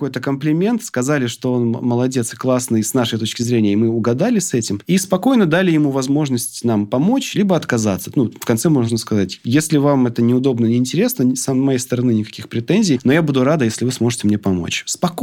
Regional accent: Krasnodar, Krasnodar Krai, Russia; А я тоже из Краснодара.

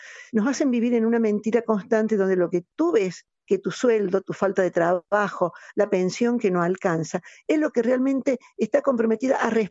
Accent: Argentina; sabes que yo soy argentina

